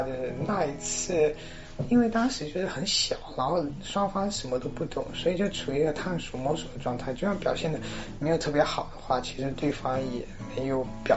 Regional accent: China; 跟这我们这种作为中国人的这种传统文化有关系。

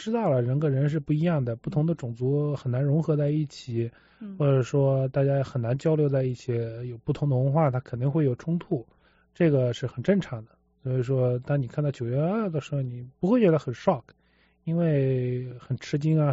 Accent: Xinjiang, China; 我小时候是在住在新疆的。

